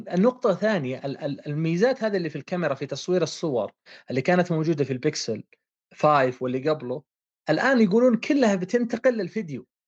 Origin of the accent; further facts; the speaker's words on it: Saudi Arabia; ترى الناس عندنا في السعودية يشترون